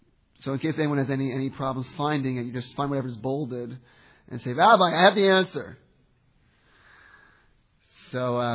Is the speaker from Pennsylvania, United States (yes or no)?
no; New Jersey, United States; when I tell this guy that I'm a rabbi from New Jersey, is he going to let me into the country?